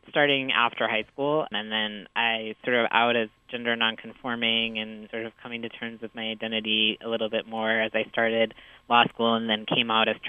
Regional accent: Boston, Massachusetts, United States; I grew up outside of Boston in the 80s and 90s, and I had a really supportive, loving family, so that was good for me.

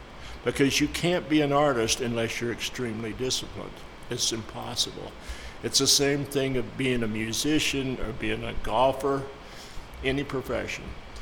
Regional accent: Lamar, Colorado, United States; Well, I grew up in Lamar, Colorado, southeastern Colorado, for those who don't know.

